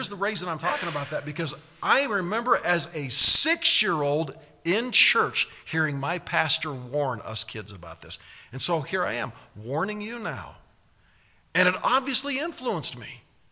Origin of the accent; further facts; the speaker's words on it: Monroe, Nebraska, United States; also born or lived in Omaha; Then we moved from Omaha out to a farm near Monroe, Nebraska. I think I was probably 10 or 11 when I last talked to her.